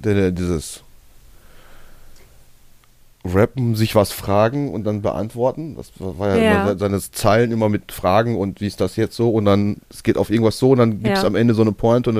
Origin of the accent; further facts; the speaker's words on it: Bottrop, North Rhine-Westphalia, Germany; wir kommen ja aus Bottrop.